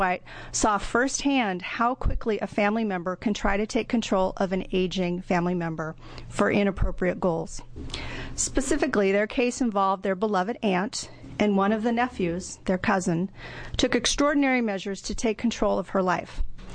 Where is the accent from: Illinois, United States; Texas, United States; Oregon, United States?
Oregon, United States; Portland; I'm an attorney from Portland, Oregon